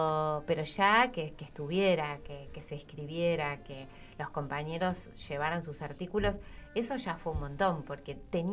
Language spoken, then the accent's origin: Spanish; Buenos Aires, Argentina; Para cualquier lugar del resto del país que no sea Buenos Aires, sos las porteñas que vienen a...